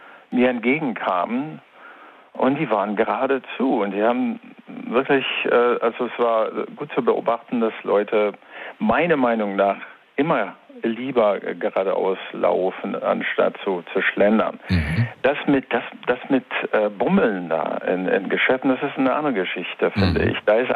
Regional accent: Quebec, Canada; Nee, ich komme aus Quebec.

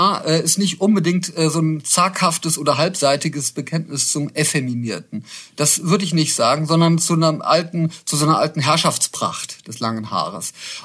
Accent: West Germany, Germany; als ich als Wessi in den frühen 90er Jahren in Ostdeutschland gearbeitet habe

